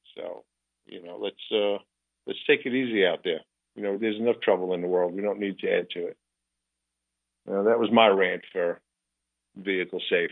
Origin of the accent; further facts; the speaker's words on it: New York, United States; As you know, I'm from New York. I've been a Yankee fan since I was born, 1958.